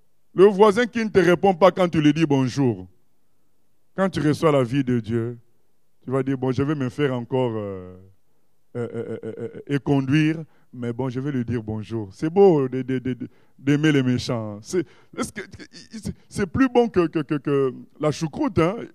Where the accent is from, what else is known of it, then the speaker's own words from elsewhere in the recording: Morocco; moved away; dictateur du Maroc. J'allais dans tel pays, j'étais contre. Parce que j'ai été blessé par la dictature de mon pays d'origine. Nous avons quitté le pays à cause de ces gens-là.